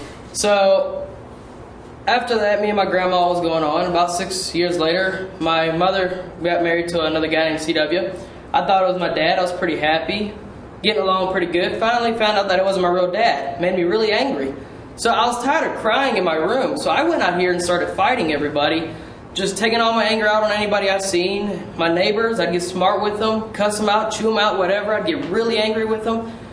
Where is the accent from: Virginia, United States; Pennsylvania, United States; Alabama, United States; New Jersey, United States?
Virginia, United States; Waynesboro; I'm from Waynesboro, Virginia. I'm a member at Waynesboro Believers Fellowship.